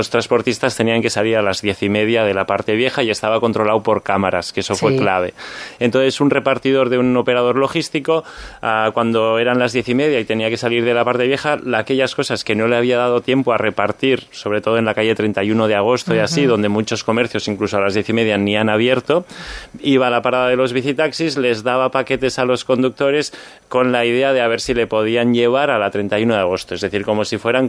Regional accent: Barcelona, Catalonia, Spain; now in San Sebastián, Spain; Yo soy de Barcelona, llevo 22 años aquí en Donosti. Vine con la idea de pasar un año, pero la ciudad me enamoró y al final ya decidí quedarme aquí.

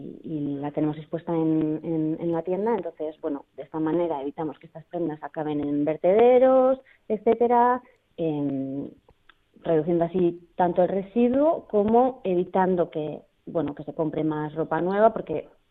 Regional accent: San Sebastián, Basque Country, Spain; also born or lived in Los Angeles; now in Barcelona, Spain; yo soy de Donosti, yo cursé la carrera aquí en Deusto en doble grado, además derecho

